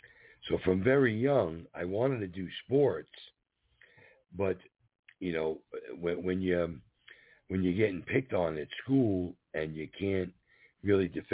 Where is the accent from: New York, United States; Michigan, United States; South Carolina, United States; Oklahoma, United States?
New York, United States; New York City; My big thing was I come from New York City, You know, I had the Yankees and the Mets, and I wanted to play baseball. So in my town, where I lived in Lindenhurst